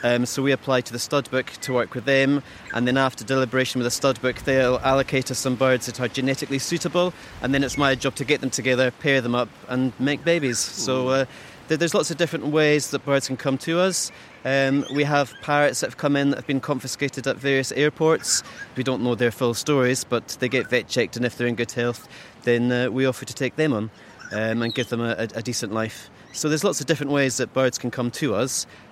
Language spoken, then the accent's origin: English; Scotland, United Kingdom; I grew up in Caithness, and for my 6th birthday, I got 6 chickens.